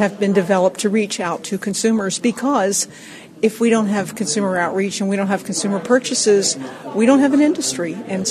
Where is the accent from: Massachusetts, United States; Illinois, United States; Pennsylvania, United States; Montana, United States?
Pennsylvania, United States; Seven Valleys; I am from Seven Valleys, Pennsylvania. We have a dairy and dairy beef operation, my husband and I, and we're in South Central Pennsylvania, in the heart of the agricultural country there.